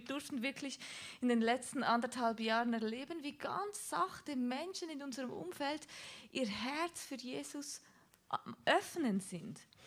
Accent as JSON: {"language": "German", "region": "Aargau", "country": "Switzerland", "said": "wir kommen aus dem Aargau, wir haben dort so mitten auf dem Land gewohnt, so wirklich am Rand vom Dorf"}